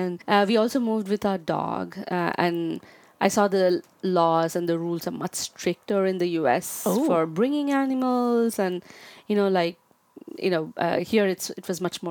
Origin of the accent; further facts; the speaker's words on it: Bangalore, Karnataka, India; I'm from Bangalore. It's in the south, very, very far away from Bombay or Delhi or, you know, the cities that you normally know of.